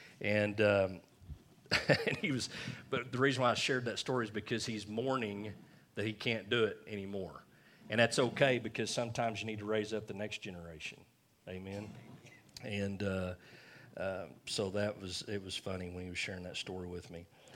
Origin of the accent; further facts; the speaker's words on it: United States; A lot of reasons, but two of them are I'm an American and I'm a male.